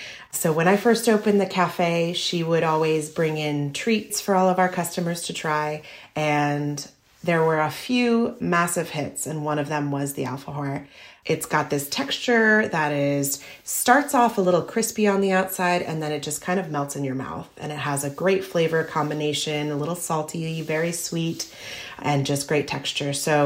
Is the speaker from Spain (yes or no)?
yes; Spain; And since I grew up in Spain, it's a cookie that I grew up eating with my mom